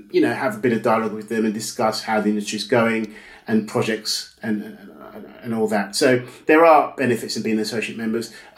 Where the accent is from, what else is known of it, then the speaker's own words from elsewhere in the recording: United Kingdom; I'm British. I was born here.